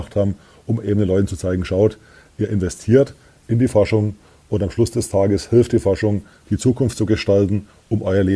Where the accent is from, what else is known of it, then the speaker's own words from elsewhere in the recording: Bavaria, Germany; Wie Sie hören, komme ich ja aus Bayern oder aus Franken, um genau zu sein.